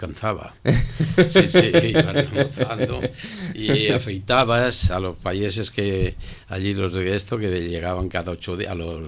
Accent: Casas Altas, Valencian Community, Spain; Yo soy valenciano, de la provincia de València.

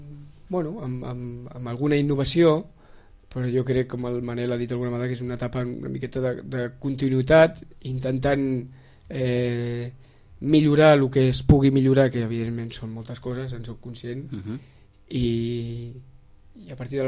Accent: Sitges, Catalonia, Spain; Sitges és el meu poble

